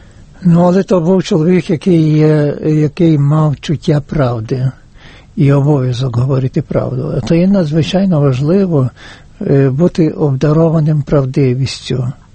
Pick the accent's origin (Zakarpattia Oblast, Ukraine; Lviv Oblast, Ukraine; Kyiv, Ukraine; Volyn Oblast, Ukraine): Volyn Oblast, Ukraine; Я з Західної України, я з Волині